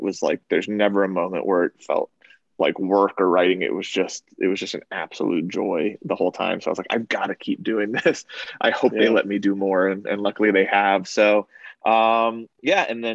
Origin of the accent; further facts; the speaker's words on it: Westchester, New York, United States; I grew up in Westchester